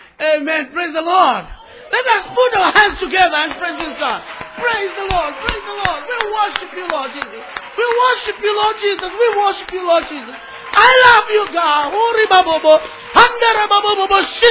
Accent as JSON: {"language": "English", "country": "Kenya", "said": "I'm from Kenya, Africa. Kenya is in East Africa."}